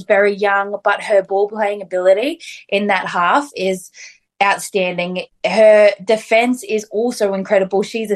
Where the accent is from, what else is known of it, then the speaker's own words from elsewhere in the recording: Queensland, Australia; You know, I grew up outside of Cairns, so it'd be interesting in terms of kind of how it looks.